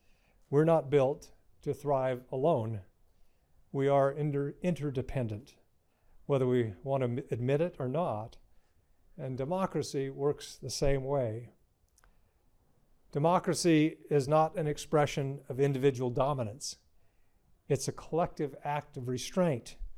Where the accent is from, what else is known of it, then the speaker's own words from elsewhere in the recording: Snowflake, Arizona, United States; I grew up in Snowflake, Arizona. And this person was asking, it snows in Arizona? But actually, Snowflake, Arizona, where I grew up on a cattle ranch